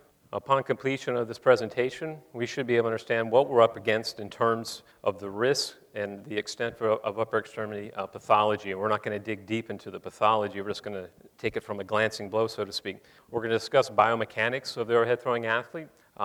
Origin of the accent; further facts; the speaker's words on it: Florida, United States; I grew up in Florida playing baseball.